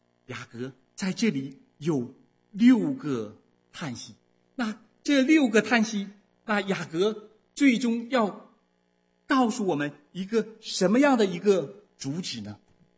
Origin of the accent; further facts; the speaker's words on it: China; 作为我们中国人从大陆来的，你再清楚不过猫的好坏是怎样的。